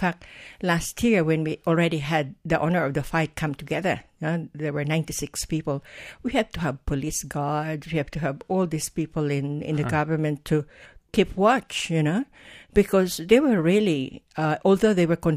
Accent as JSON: {"language": "English", "region": "Mindanao", "country": "Philippines", "said": "I come from Mindanao, The southern part of The Philippines."}